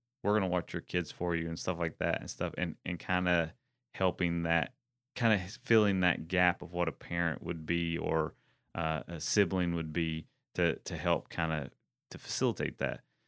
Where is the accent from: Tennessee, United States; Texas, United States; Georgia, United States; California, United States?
Tennessee, United States; You know, growing up in East Tennessee where I grew up, people didn't move away.